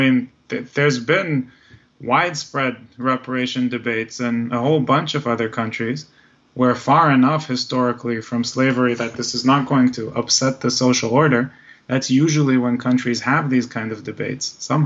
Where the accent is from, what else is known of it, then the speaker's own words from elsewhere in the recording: Israel; so as you know, I'm originally from Israel